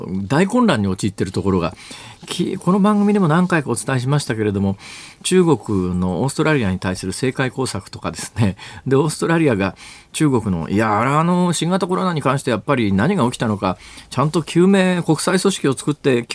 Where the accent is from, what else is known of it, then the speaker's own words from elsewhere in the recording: Akita, Japan; もともとね同郷の秋田出身だから知ってたということもあるんですけれども